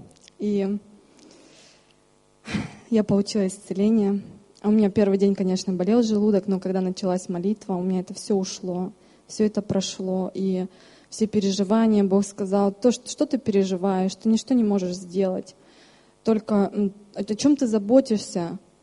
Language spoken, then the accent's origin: Russian; Germany; я из Германии.